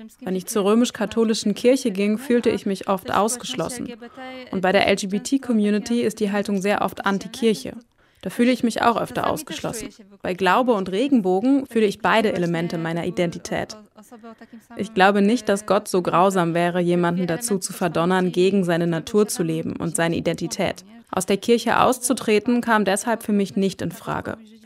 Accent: Kujawy, Poland; now in Poznań, Poland; Ich bin 30 Jahre alt und arbeite bei einer Marketing-Internet-Agentur. Ursprünglich komme ich aus dem Dorf Kujawy in Zentralpolen und lebe seit 2011 in Poznań.

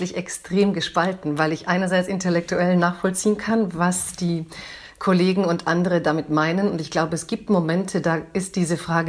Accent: Waiblingen, Baden-Württemberg, Germany; ich bin deutsch, ich komme aus Waiblingen, ich komme aus Schwaben.

